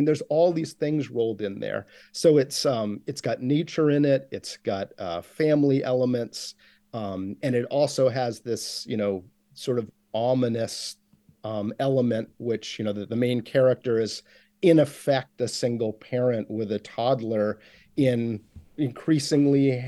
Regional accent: Maine, United States; For me, I grew up in North Franklin County in a very small town.

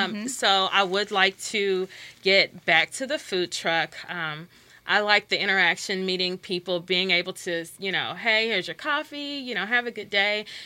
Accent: Louisville, Kentucky, United States; I'm from Louisville, Kentucky, so I still have some of that Southern, you know, heritage in me.

